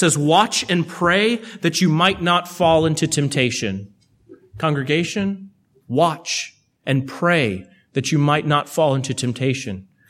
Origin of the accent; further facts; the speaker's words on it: Texas, United States; Now, I'm from Texas, the home of Bluebell, the home of Dr. Pepper, the home of all things good and pure.